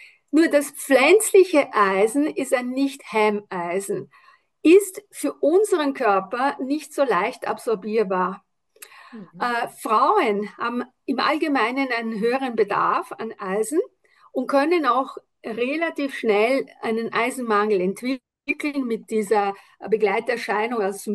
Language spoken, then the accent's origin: German; Aosta Valley, Italy; Und mein Papa ist 30 Kilometer nach Auster, das ist ja Hauptort des Austertals, wo ich aufgewachsen bin, gefahren.